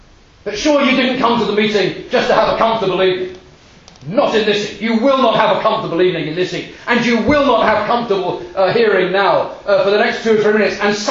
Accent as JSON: {"language": "English", "region": "London", "country": "United Kingdom", "tie": "born or raised there", "said": "In the assembly in which I was brought up in South London"}